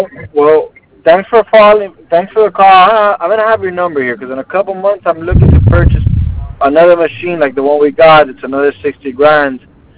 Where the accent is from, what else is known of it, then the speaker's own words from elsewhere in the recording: Cuba; I'm Cuban.